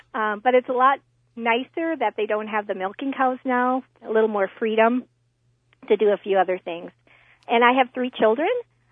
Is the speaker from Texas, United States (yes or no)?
no; Marshfield, Wisconsin, United States; I was born and raised in Marshfield, Wisconsin. I graduated, obviously, from Marshfield Senior High.